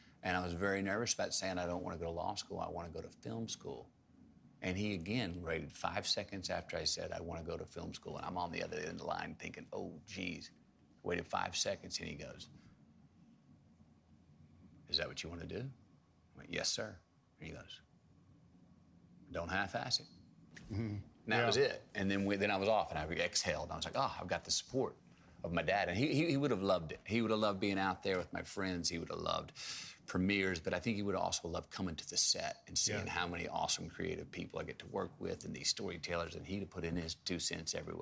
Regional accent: Texas, United States; I mean, growing up in Texas, you know, football's king.

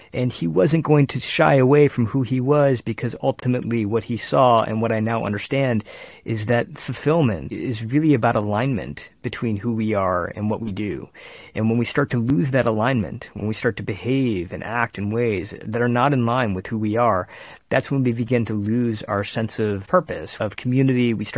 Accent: Michigan, United States; also born or lived in San Francisco Bay Area; My hometown in Michigan had gone red for the first time.

